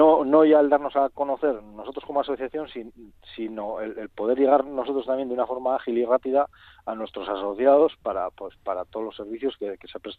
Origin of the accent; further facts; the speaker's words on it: Basque Country, Spain; mi pueblo ahora mismo pues está creciendo mucho, crecemos en torno a dos núcleos muy fuertes como son Lledó y Amurrio